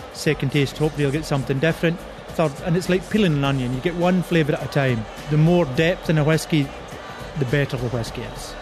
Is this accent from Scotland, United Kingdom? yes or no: yes; Islay, Scotland, United Kingdom; I grew up on Islay, which is an island in the west coast. And on Islay, there are 12 distilleries. There are 3,000 people.